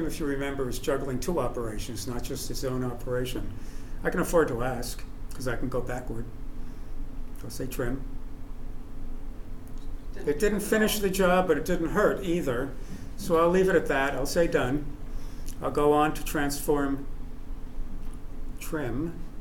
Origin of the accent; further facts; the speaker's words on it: New York City, New York, United States; I'm from New York City.